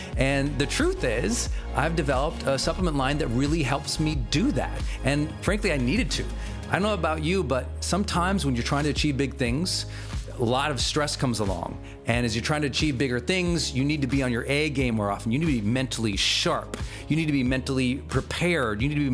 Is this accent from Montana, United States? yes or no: yes; Montana, United States; I'm from Montana, from the mountains, I'm from the hills, I'm from the lakes. I'm a river boy.